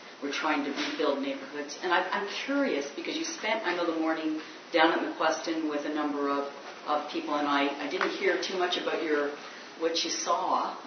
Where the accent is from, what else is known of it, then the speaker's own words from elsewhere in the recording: Hamilton, Ontario, Canada; I grew up in Hamilton, so I was a little kid living on Tom Street, and I went to school here, and although I'm not living here, I'll probably be retiring here.